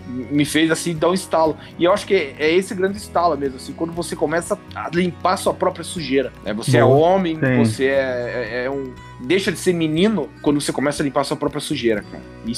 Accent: Curitiba, Paraná, Brazil; Eu morava em Campo Comprido, é um bairro bem de interior aqui de Curitiba, né? Curitiba já é interior, né? E o Campo Comprido era perto de uma colônia ucraniana

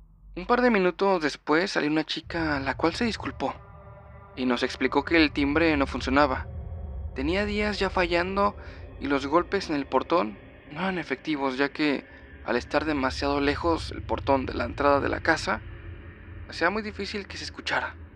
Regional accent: Puebla, Mexico; Soy de Puebla

